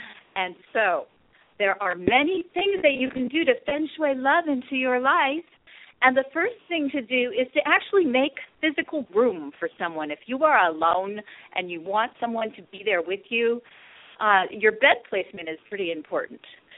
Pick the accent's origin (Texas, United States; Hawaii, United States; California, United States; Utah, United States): Hawaii, United States; I'm from Hawaii, and so I have a huge ohana there